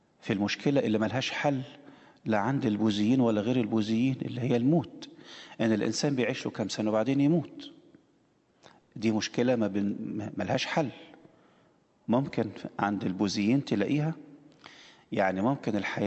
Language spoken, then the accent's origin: Arabic; Egypt; وعرفت إن أنا يعني من مصر وأرثوذكسي وكده،